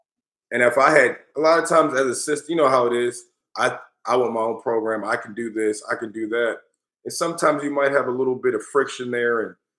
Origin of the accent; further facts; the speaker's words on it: Jamaica; and I'm Jamaican.